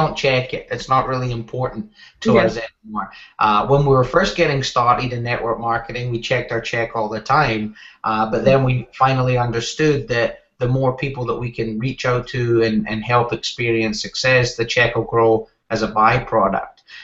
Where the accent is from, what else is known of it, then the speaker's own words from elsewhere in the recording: Scotland, United Kingdom; Well, luckily, I'm Scottish, so I'm thick-skinned.